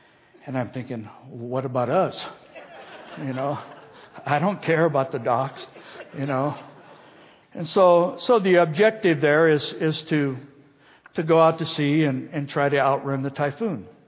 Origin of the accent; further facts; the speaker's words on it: California, United States; I grew up in Orange County, and me and my friends, we decided we're going to go down the beach.